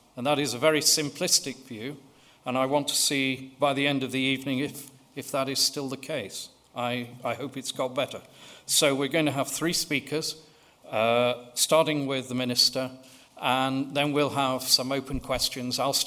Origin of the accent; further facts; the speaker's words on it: England, United Kingdom; As an Englishman, I feel daunted by the amount of talent in the room